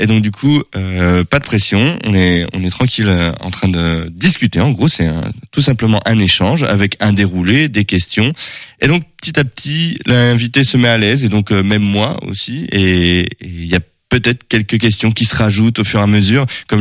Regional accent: Brittany, France; now in Angers, France; En fait, j'habite à Angers depuis 2018, parce que de base, je suis breton.

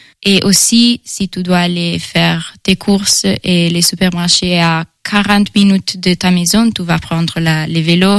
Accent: Italy; French is a second language; now in Angers, France; parce que c'est plus facile. J'ai 22 ans et je viens de l'Italie. Et maintenant, je suis ici en France, à Angers

